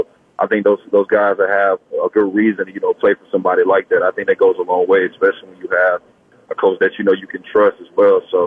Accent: Auburn, Alabama, United States; I was born and raised in Auburn. My family's graduated from Auburn

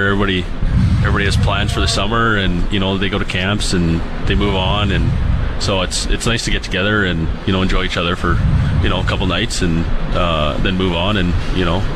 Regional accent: Lethbridge, Alberta, Canada; I'd say first time I ever played in Lethbridge, my hometown.

